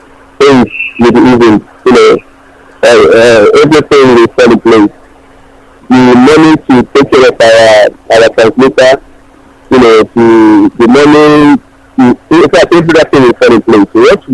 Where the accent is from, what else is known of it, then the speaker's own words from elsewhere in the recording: Umunnochi, Abia, Nigeria; Umunnochi local government.